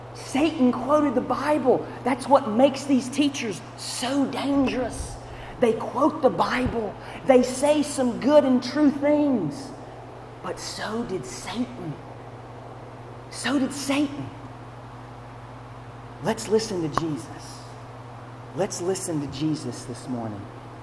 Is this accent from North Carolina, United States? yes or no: yes; Charlotte, North Carolina, United States; who is near my hometown in Charlotte